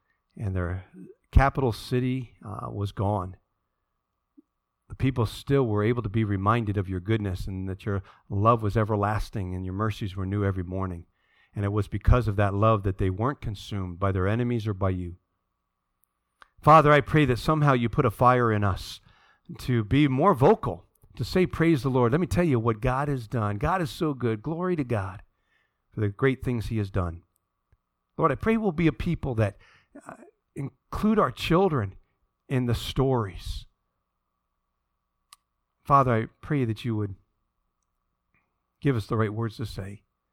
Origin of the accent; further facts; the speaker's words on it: Green Brook, New Jersey, United States; He lives in Greenbrook, my hometown, and I had to go pick up something from his house